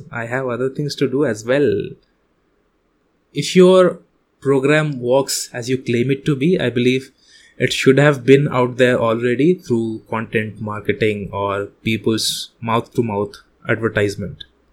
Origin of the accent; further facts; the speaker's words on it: India; Currently, I host this podcast from India. I'm an Indian myself.